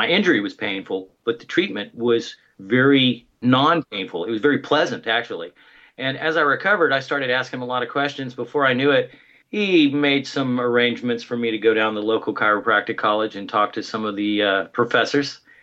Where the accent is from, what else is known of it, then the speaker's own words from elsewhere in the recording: Orlando, Florida, United States; moved away; I'm originally from Orlando, Florida. We moved to California in 1974 for my father to attend chiropractic college.